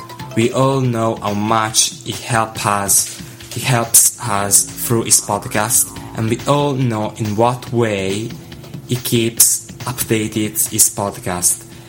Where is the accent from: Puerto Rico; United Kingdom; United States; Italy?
Italy; English is a second language; from Italy, and you're listening to the weekly podcast of …'s Thoughts.